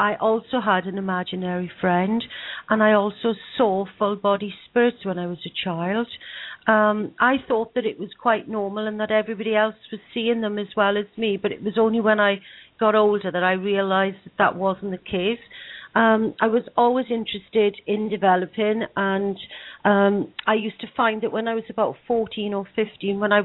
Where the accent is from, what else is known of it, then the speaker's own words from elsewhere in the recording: Swansea, Wales, United Kingdom; I'm from Swansea in South Wales in the UK. I live very, very close to the sea